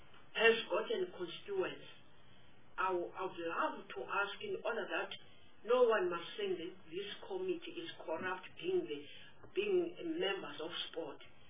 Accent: Eastern Cape, South Africa; I'm from Eastern Cape

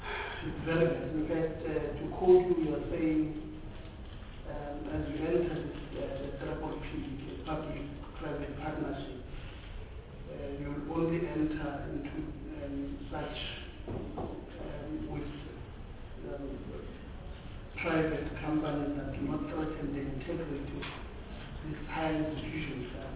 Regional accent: Gauteng, South Africa; I am from the Western in Gauteng. We've got one Tibet college there called Westcor.

